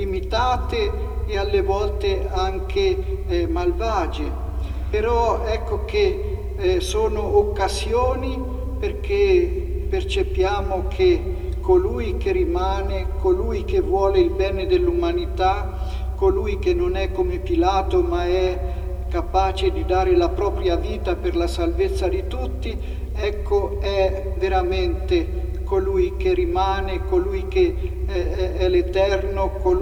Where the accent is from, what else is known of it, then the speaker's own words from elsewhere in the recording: Perugia, Umbria, Italy; moved away as an adult; sono originario di Perugia e sono entrato in seminario da piccolo